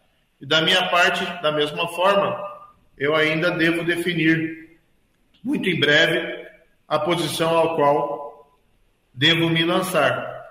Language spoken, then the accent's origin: Portuguese; Maringá, Paraná, Brazil; born there; Quando eu era criança, nasci lá em Maringá